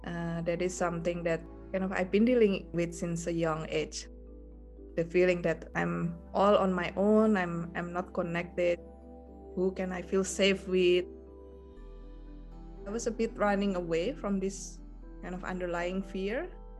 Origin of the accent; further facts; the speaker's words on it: Indonesia; moved away as an adult; now in Sweden; So I'm from Indonesia and I came to Sweden for my master.